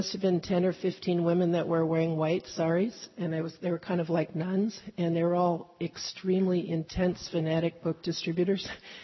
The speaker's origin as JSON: {"language": "English", "town": "Venice", "region": "California", "country": "United States", "tie": "born or raised there", "said": "I grew up in Venice, so he was walking on Venice Beach, and I was going to the beach there."}